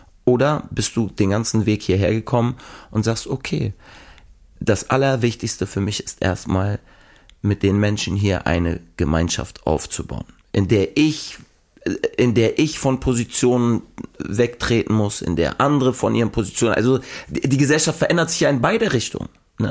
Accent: Germany; also als Deutscher oder weiße Person, sag ich mal, auf andere Religionen und so zu zeigen, ja, ist immer heikel

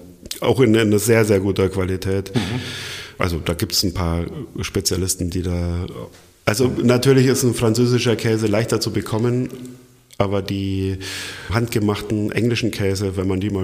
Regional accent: Germany; Wenn ich jetzt mal als Deutscher sagen kann, wir haben ja auch nicht die allerbeste in der Welt, den besten Ruf.

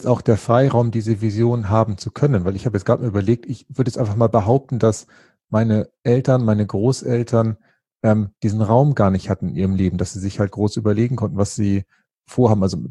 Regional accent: Northern Germany, Germany; Ich bin ja als Norddeutscher da sonst immer ein bisschen schwierig im Umgang gewesen, weil wir Norddeutschen ja nicht so tanzaffin sind

